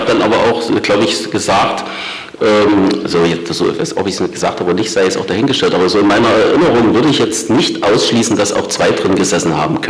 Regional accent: Berlin, Germany; Ich bin aus Berlin.

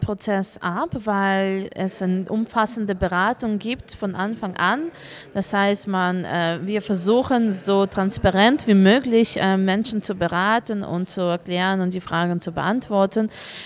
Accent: Germany; Ich komme halt aus Deutschland.

